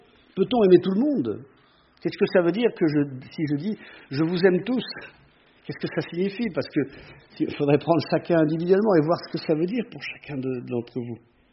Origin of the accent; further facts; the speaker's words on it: France; avec beaucoup d'incertitudes, chez nous, en France, dans le monde